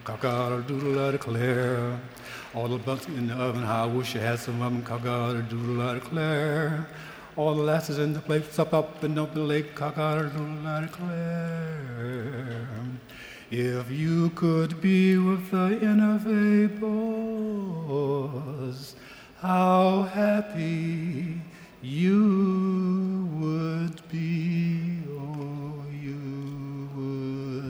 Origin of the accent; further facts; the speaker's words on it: North Carolina, United States; I was born and reared in North Carolina. My high school was Pleasant Grove in Sampson County, North Carolina.